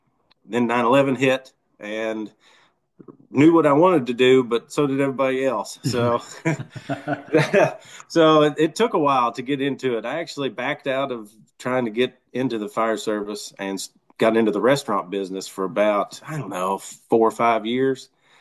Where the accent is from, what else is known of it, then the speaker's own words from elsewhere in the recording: Ashland, Kentucky, United States; now in Georgetown, United States; I was born in northeastern Kentucky near Huntington, West Virginia. It's Ashland, Kentucky.